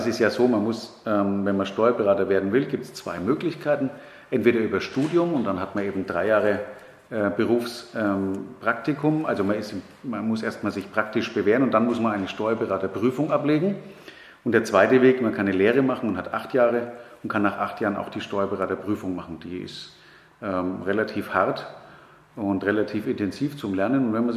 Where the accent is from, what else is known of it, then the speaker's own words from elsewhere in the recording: Nuremberg, Bavaria, Germany; born there; Und wo schon als Nürnberger mitten im Herzen der Stadt in Nürnberg?